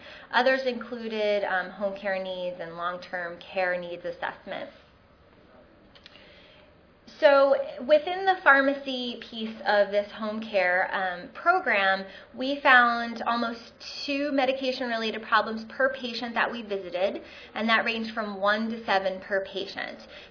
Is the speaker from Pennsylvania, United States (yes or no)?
yes; Philadelphia, Pennsylvania, United States; So I had mentioned I'm from Philadelphia, so we're in West Philadelphia, very urban area